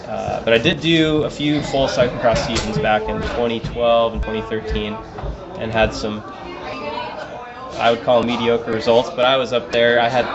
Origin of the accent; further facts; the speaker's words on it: Washington, United States; I come out of the Pacific Northwest. I grew up in Washington State, and I've been riding my whole life.